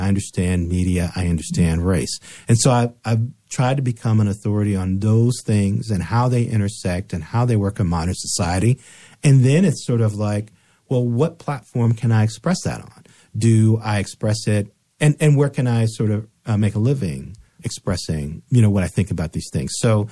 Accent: Gary, Indiana, United States; I grew up in Gary, Indiana, which is just 40 minutes from Chicago.

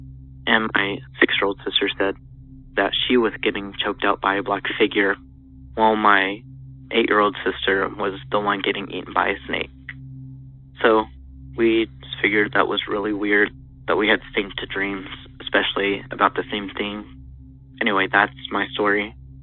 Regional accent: Texas, United States; I'm from Texas

